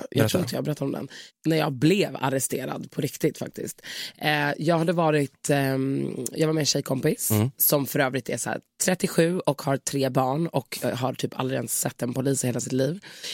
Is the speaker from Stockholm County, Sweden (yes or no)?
no; Malmö, Skåne, Sweden; fast jag är från Malmö.